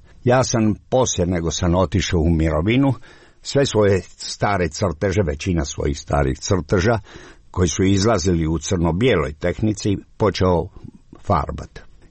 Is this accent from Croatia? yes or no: yes; Dalmatia, Croatia; Ja sam rekao da sam iz Jugoslavije, iz Dalmacije.